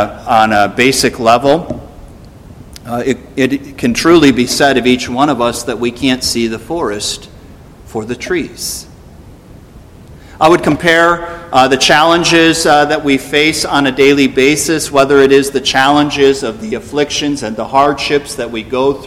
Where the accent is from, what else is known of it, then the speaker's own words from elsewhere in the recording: Midwest, United States; I come from the Midwest. We don't have any mountains there. We move out east